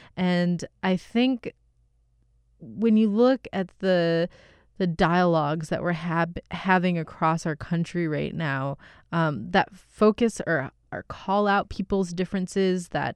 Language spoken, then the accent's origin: English; Kolkata, West Bengal, India; born there; Where I was born in Kolkata is very different than Mumbai or Delhi or Goa.